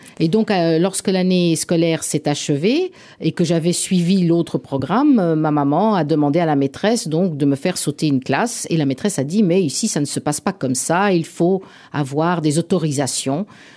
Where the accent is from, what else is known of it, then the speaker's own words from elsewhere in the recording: Geneva, Switzerland; je suis née à Genève et j'ai commencé par aller à l'école du quartier puisque nous habitions à La Servette.